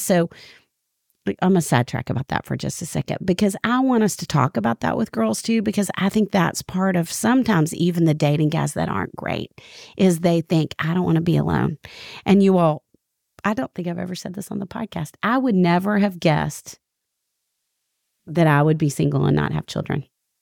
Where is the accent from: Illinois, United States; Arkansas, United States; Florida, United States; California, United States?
Arkansas, United States; A bunking party growing up in Arkansas was what we called a sleepover